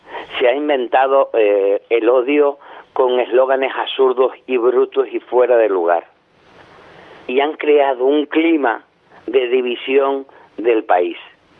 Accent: Spain; como ser humano, como ciudadano de este país, como español que soy

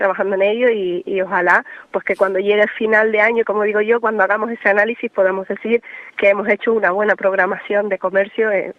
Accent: Benijo, Canary Islands, Spain; y más siendo de ese barrio que soy, de Benijo

